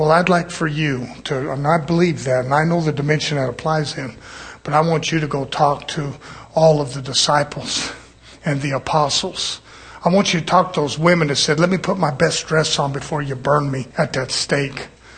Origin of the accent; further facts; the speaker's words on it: United States; I'm an American. I raised up the same way.